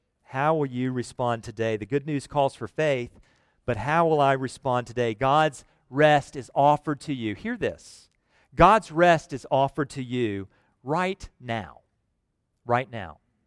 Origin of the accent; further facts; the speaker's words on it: Virginia, United States; also born or lived in Alabama; I think mine was because before first grade, I moved from Alabama to Northern Virginia, and I'm certain they thought my accent was a speech impediment.